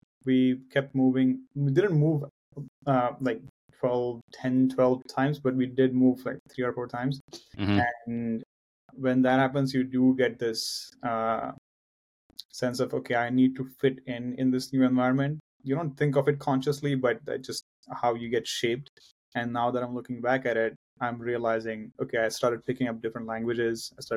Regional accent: India; I grew up in India. My father worked for the government.

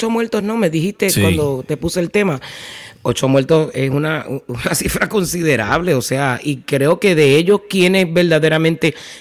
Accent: Puerto Rico; cuando tenemos que alar el cañón para lo que nos compete como puertorriqueños, lo hacemos.

